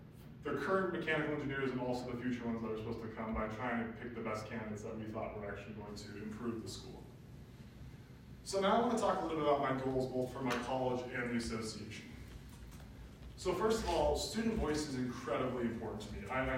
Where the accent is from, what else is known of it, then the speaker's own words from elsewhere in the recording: Reno, Nevada, United States; So I'm from Reno, Nevada, born and raised here.